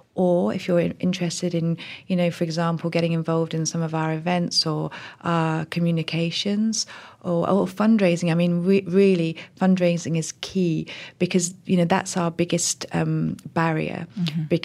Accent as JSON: {"language": "English", "country": "United Kingdom", "said": "And, you know, as a British lady, I would say that Boris Johnson, you know, could be seen in the same way."}